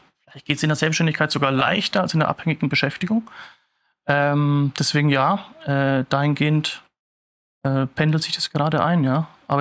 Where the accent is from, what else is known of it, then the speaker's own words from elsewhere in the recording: Schweinfurt, Bavaria, Germany; born there; now in Munich, Germany; Gebürtiger Unterfranke, du hast es angesprochen, ja, Schweinfurt. Man wird es raushören. Ich werde es nicht ganz verstecken können, gebe mir auch nicht allzu viel Mühe. Seit 2014 in München